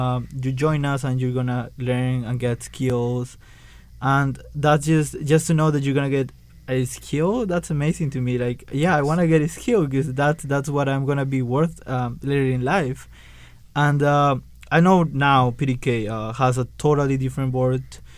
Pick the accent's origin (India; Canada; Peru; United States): Peru; English is a second language; moved away; I come from Peru. I've moved here like 3 years ago